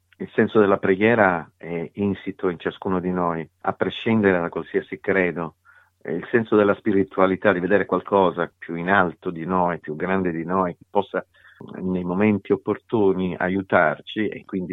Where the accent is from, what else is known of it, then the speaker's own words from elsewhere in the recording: Sicily, Italy; moved away; perché io sono siciliano, sono un emigrato al nord per necessità tanti anni fa